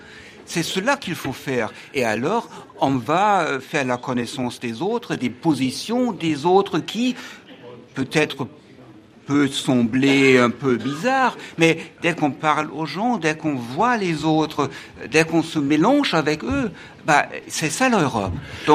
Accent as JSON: {"language": "French", "country": "Germany", "said": "il y a 70 ans, cela aurait été impossible pour moi, en tant qu'Allemand, d'être ici."}